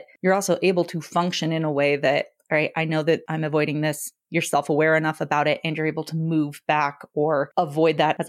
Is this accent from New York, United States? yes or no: no; Illinois, United States; now in Colorado, United States; My whole family is from Illinois. I was born in Illinois, grew up on my grandparents' farm there. Like, we have been in Colorado since I was 2 and a half. But when I thought of home, it was Illinois.